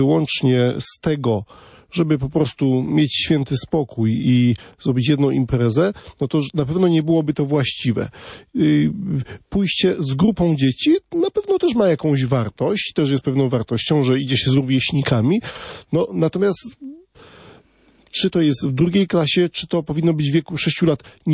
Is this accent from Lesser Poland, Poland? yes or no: no; Silesian Voivodeship, Poland; Poza tym u nas na Śląsku jest jednak tak